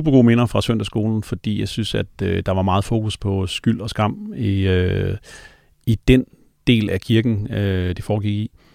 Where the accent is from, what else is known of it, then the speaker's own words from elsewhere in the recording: Kollund, Central Denmark Region, Denmark; Ja, altså faktisk er jeg opvokset uden for Kollund.